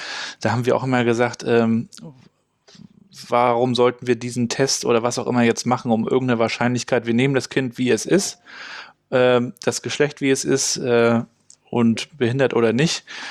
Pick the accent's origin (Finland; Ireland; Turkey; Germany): Germany; East Germany; Ich bin ja in der DDR aufgewachsen